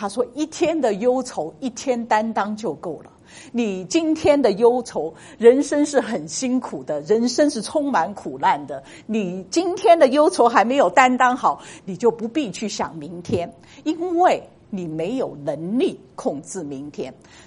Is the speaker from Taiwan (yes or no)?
no; China; 这个原因我告诉你，很像我们中国人看黄历一样，对不对？中国人做事先把黄历打出来看看